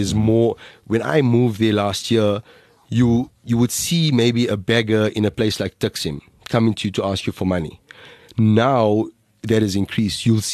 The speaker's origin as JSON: {"language": "English", "country": "South Africa", "said": "So I'm an Indian. I'm South African. You know this. I know this."}